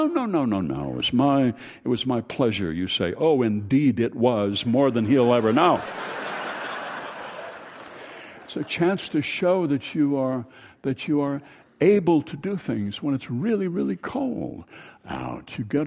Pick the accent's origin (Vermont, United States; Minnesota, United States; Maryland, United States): Minnesota, United States; You're never, ever, when you say, I'm from Minnesota, going to hear people say, oh, they have a number of theaters there, don't they?